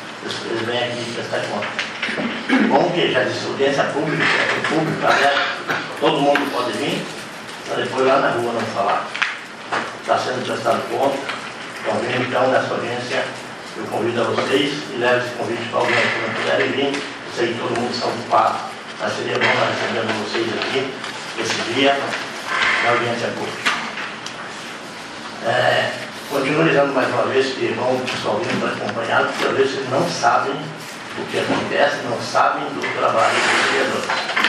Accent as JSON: {"language": "Portuguese", "town": "Braga", "region": "Rio Grande do Sul", "country": "Brazil", "tie": "born or raised there", "said": "Não tenho nenhum neto, nenhum filho, mas o Braga é minha terra."}